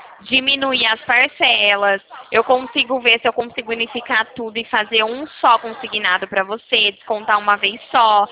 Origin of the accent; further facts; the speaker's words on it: Rio Claro, São Paulo, Brazil; Eu sou aqui de Rio Claro.